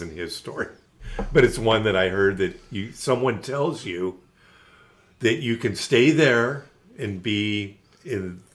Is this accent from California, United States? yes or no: yes; California, United States; Yeah, I grew up in the Bay Area.